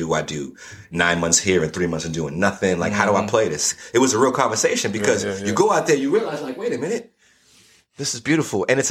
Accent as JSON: {"language": "English", "region": "New York", "country": "United States", "lives_now": "Atlanta, United States", "said": "I come from New York. I moved to Atlanta, right?"}